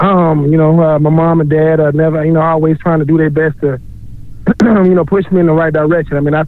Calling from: Georgia, United States

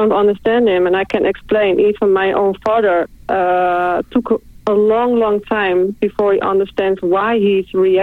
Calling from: Netherlands; I'm calling from the Netherlands.

